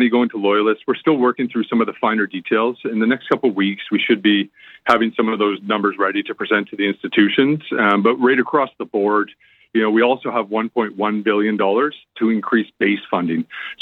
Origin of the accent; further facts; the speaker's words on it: Ontario, Canada; especially for Eastern Ontario, because I'm from Eastern Ontario as well